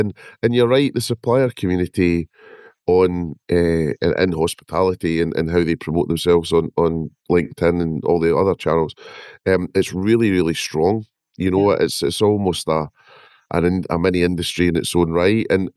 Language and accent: English; Scotland, United Kingdom; accent: Scottish; And yes, with my Scottish accent, there's a lot of R's in that name.